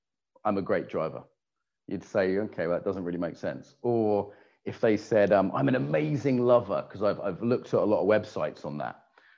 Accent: United Kingdom; So I grew up in the British equivalent of Alabama in a little village where everyone's cousins and there's lots of hard drugs.

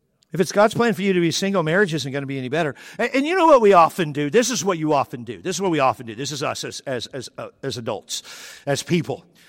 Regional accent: Texas, United States; I'm from Texas. I can say with authority, it's worse.

